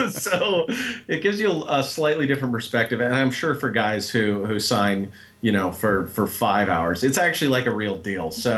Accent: Montana, United States; I grew up in Montana, which is kind of at the other end of the spectrum, very much do it yourself.

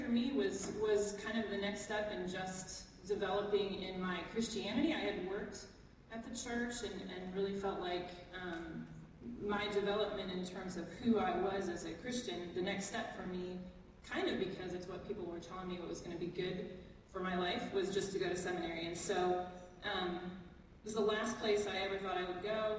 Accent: Champaign, Illinois, United States; moved away; I was born in Champaign, which many of you might know, and was raised at First Pres.

